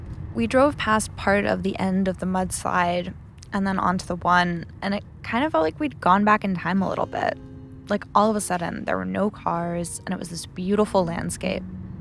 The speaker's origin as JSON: {"language": "English", "region": "New York", "country": "United States", "tie": "born or raised there", "said": "I grew up in New York, and I don't know much about California."}